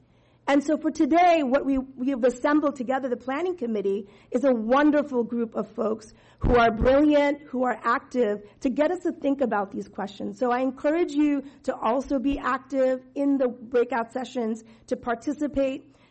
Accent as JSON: {"language": "English", "town": "New York City", "region": "New York", "country": "United States", "tie": "born or raised there", "said": "as a first generation Bangladeshi American growing up in New York City"}